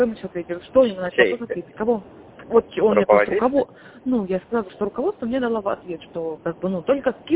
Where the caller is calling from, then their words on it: Moscow, Russia; Он же спрашивает, откуда вы звоните? Я говорю, из Москвы.